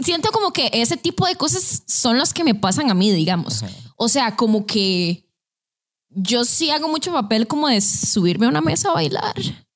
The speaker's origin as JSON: {"language": "Spanish", "region": "Cartago", "country": "Costa Rica", "said": "yo, como vivo tan largo, soy de Cartago, las fiestas se hacen, bueno, antes de la pandemia las fiestas eran allá."}